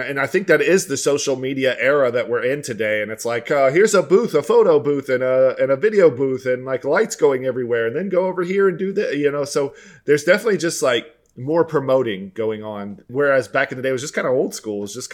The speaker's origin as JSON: {"language": "English", "town": "Arlington", "region": "Texas", "country": "United States", "tie": "born or raised there", "said": "And, you know, growing up in Arlington."}